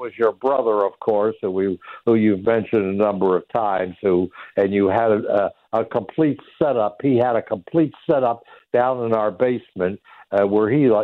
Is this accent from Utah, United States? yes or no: no; Trenton, New Jersey, United States; You know, again, I grew up in Trenton, New Jersey, as you know